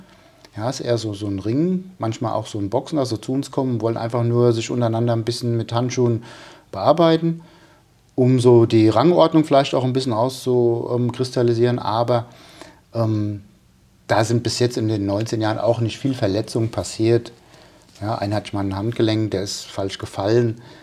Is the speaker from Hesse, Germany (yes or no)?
yes; Darmstadt, Hesse, Germany; ich habe früher bei uns in Darmstadt gab es Hochschulstadion, da gab es einen Kraftraum